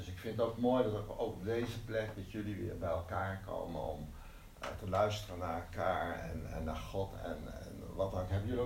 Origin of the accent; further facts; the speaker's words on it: Eindhoven, North Brabant, Netherlands; ik kom zelf uit de Lichtstad, ik woon in Eindhoven. Daar ben ik lid van de gemeente, Evangelische gemeente de Lichtstad.